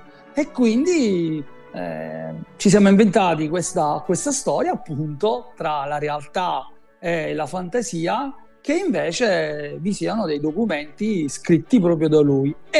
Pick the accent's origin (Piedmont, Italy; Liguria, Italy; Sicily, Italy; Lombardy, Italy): Sicily, Italy; Ma perché noi siciliani siamo stati e siamo dei curiosi